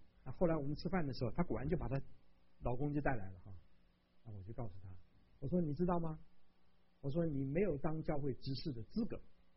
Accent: Taiwan; now in United States; 我从台湾来的，台湾来的话，前三名都有奖品啊

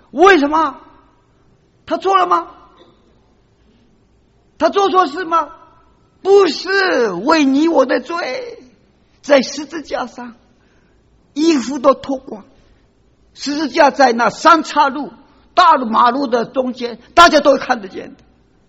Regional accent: China; 我们中国人不是没有签字比较那么没重要

